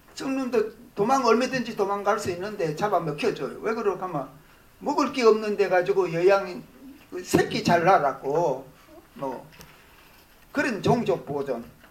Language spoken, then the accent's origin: Korean; Gyeongsang, South Korea; now in Jinan, South Korea; 나는 원래 경상도 사람인데 전라북도 진안에 가가지고 지금 3년째 이제 지금 보내고 있는데